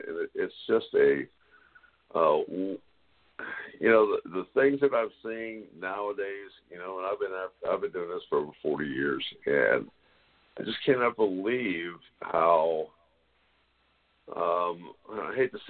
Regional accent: West Virginia, United States; And, you know, that area, I was raised in West Virginia

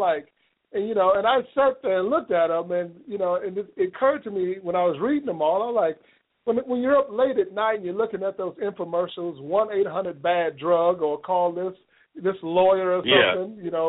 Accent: California, United States; born there; When I was a youth, because I was born in California, we played outside all the time.

